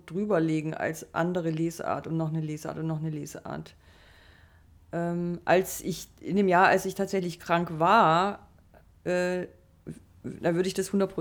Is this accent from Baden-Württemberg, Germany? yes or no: yes; Baden-Württemberg, Germany; also ich bin im Schwarzwald aufgewachsen